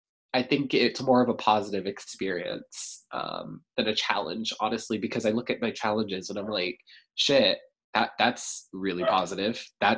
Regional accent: Raleigh, North Carolina, United States; now in Sanford, United States; I come from Raleigh, North Carolina, and that's like a really, really big city compared to Sanford, Maine.

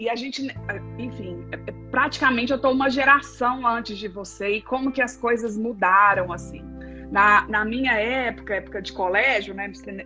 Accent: Belo Horizonte, Minas Gerais, Brazil; eu sou de BH

